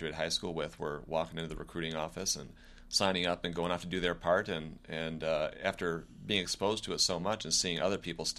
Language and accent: English; Dearborn Heights, Michigan, United States; born and raised in Dearborn Heights. Father was a retired Dearborn Heights police officer over there.